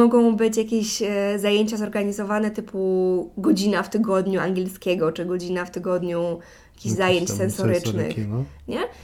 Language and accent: Polish; Silesian Voivodeship, Poland; U nas na Śląsku tak się mówi.